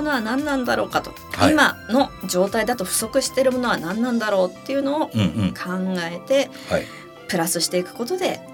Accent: Fujisawa, Kanagawa, Japan; 場所は、神奈川県藤沢市の出身でございます。

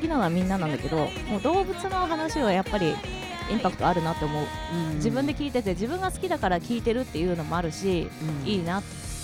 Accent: Ibaraki, Japan; now in Tokyo, Japan; 東京に来てね、ちくわぶ初めて食べたの。茨城なかったのかあったのかわかんないけど。でもなかった。うちの実家のおでんには入れてなかったの。

